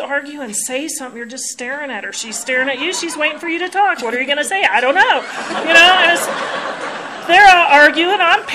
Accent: Oxford, Ohio, United States; also born or lived in California; You know, I was born in California. I was supposed to be a California girl. And I, you know, watch. I could have made it. But apparently due to my dad's drinking, we relocated to Oxford, Ohio when I was 2.5 years old.

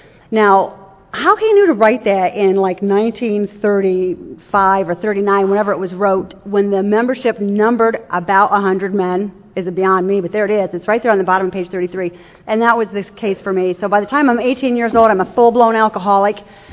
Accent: Woodville, Ohio, United States; So as a kid growing up in Woodville, Ohio, a little town of about 2,000 people where I still live today, in the 1970s there was not a lot to get into.

